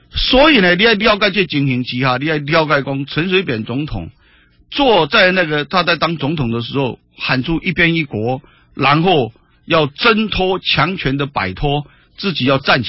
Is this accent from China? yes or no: no; Taiwan; 因为阿扁启发了我们台湾人要团结起来